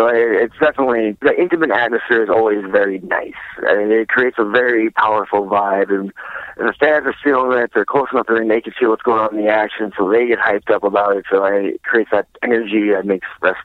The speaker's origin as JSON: {"language": "English", "region": "Midwest", "country": "United States", "tie": "born or raised there", "said": "I know I grew up in the Midwest, you know, and we've got our first snowstorm up here today."}